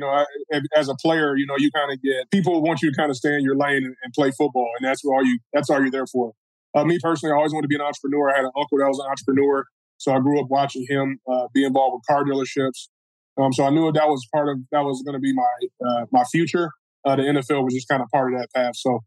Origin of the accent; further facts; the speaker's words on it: Cleveland, Ohio, United States; born there; now in Detroit, United States; You know, I was born in Cleveland, and I've been living in Detroit for 12 years. So I got to say, I'm a Midwest, East Coast kind of guy.